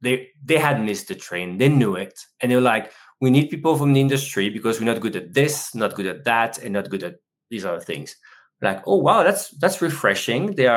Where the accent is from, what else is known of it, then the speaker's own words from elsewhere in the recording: France; now in Netherlands; So I grew up in France. I live nowadays in the Netherlands in a small town by the North Sea, which is cold any day of the year.